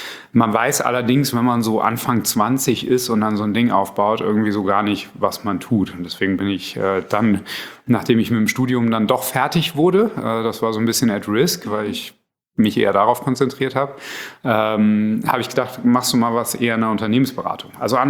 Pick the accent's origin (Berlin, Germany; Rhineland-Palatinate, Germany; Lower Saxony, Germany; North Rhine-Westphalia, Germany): Berlin, Germany; Ich bin eigentlich Berliner